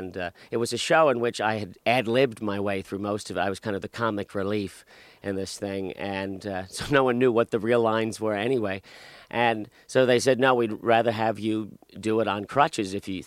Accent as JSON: {"language": "English", "town": "Bayonne", "region": "New Jersey", "country": "United States", "said": "Yeah, I'm from Bayonne."}